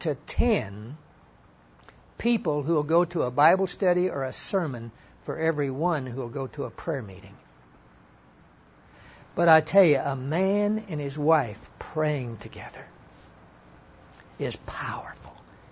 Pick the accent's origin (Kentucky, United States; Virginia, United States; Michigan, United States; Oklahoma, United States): Oklahoma, United States; Hollis; And Carolyn and Jeff, they grew up in my hometown out in Hollis, Oklahoma.